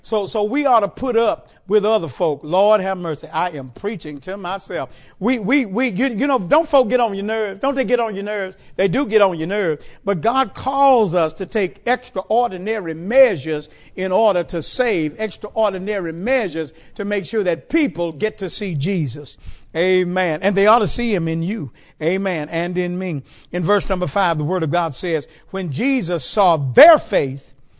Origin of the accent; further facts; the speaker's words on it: Houston, Texas, United States; my paternal grandparents, my grandfather and grandmother, again, we're from Houston, they lived in Sunnyside.